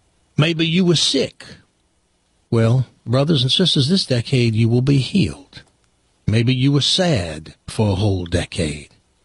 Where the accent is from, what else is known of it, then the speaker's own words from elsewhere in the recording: the South, United States; I'm from the South, okay? And I do believe that there's something about Southern people that draws people in.